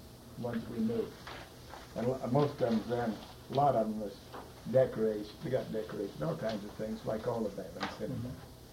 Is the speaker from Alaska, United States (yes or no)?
yes; Haines, Alaska, United States; I'm from Haines.